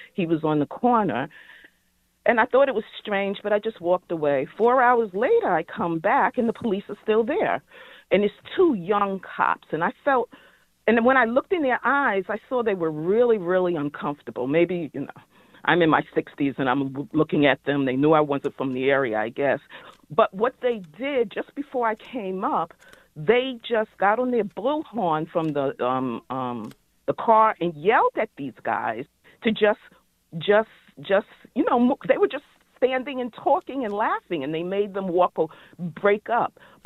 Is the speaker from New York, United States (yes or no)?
yes; New York, United States; I've been born and raised in New York. I've lived in Brooklyn. I've lived everywhere.